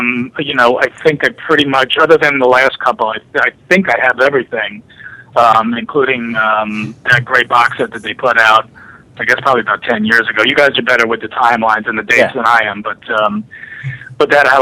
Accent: New Jersey, United States; I grew up in New Jersey.

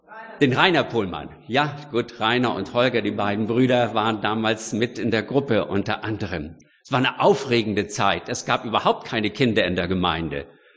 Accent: Lübeck, Schleswig-Holstein, Germany; Ich bin in Lübeck-Travemünde aufgewachsen und bin schon so als Teenie hierher gekommen mit dem Pastor, denn Lauenburg war die Außenstation von der Gemeinde Lübeck.

